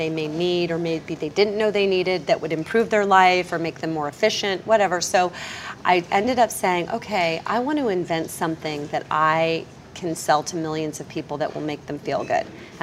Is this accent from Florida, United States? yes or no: yes; Clearwater Beach, Florida, United States; I don't know anything. I grew up on Clearwater Beach. I don't even have a business degree.